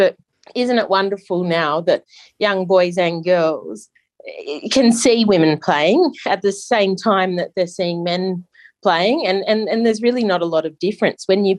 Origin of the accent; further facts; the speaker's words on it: Australia; And as an Australian cricketer, you mentioned I played 251 games for Australia.